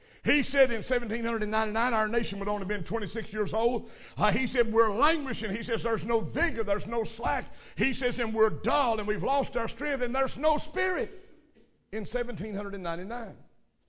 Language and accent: English; Crab Orchard, Kentucky, United States; I was born and raised in Crab Orchard, Kentucky, right on 150, right on the Wilderness Trail. Only had one red light and we shot it out.